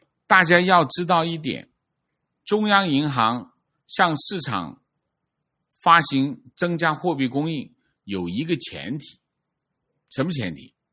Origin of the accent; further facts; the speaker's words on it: Hong Kong; 这样的香港政府，身为香港人，我从心底里鄙视他、厌恶他。